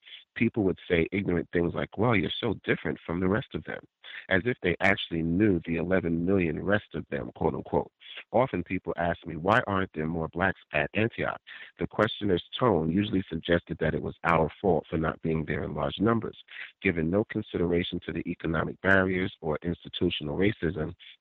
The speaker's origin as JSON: {"language": "English", "country": "Trinidad & Tobago", "accent": "Trinidadian", "said": "I'll switch into my Trinidadian accent and we just get into conversations."}